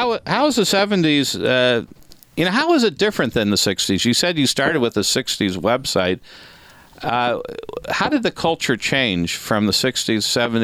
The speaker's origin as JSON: {"language": "English", "town": "Los Angeles", "region": "California", "country": "United States", "tie": "born or raised there", "said": "So I wonder if that was, that must have been a lot different than in L.A. where I grew up."}